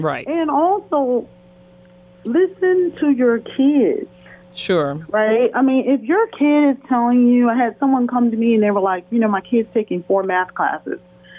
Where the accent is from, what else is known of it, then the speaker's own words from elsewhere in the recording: Midwest, United States; I mean, being a Midwesterner myself